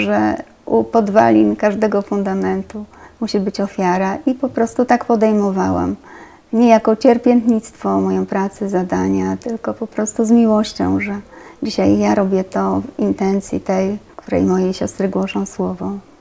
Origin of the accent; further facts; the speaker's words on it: Przybiernów, West Pomeranian Voivodeship, Poland; ja pochodzę z Przybiernowa, diecezji szczecińsko-kamieńskiej. To są ziemie odzyskane, więc tam nigdy nie było wcześniej w ogóle kościoła katolickiego, a co dopiero sióstr, nawet po wojnie.